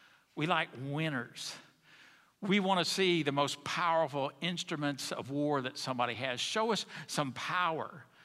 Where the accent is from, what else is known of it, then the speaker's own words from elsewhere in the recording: Autauga County, Alabama, United States; I grew up in Autauga County. We did not say mock. We said mock.